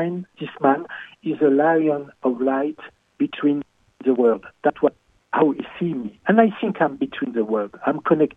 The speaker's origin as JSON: {"language": "English", "town": "Besançon", "region": "Bourgogne-Franche-Comté", "country": "France", "tie": "born or raised there", "also_born_or_lived": "Burgundy", "said": "I was born in France, in Burgundy, and I grew up in Besançon. It's a beautiful town in France where Victor Hugo, the Miserable, and so many other celebrities were born."}